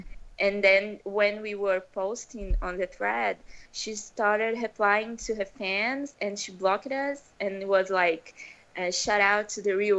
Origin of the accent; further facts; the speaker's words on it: Brazil; I'm from Brazil